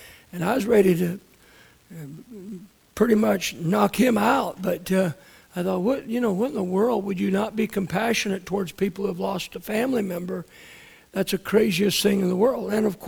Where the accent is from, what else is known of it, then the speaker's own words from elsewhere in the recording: Kentucky, United States; When I was growing up in Kentucky, they set up overnight with people who had passed and brought them to the house